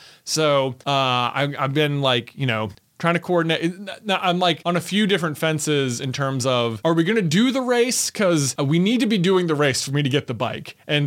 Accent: Roanoke, Virginia, United States; It's like, I'm from Roanoke. It's like, I don't even mountain bike.

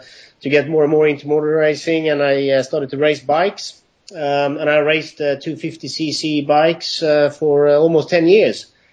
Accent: Sweden; also born or lived in Iran; we moved from Iran when I was just 6 years old. The reason we came to Sweden is because my grandmother is Swedish.

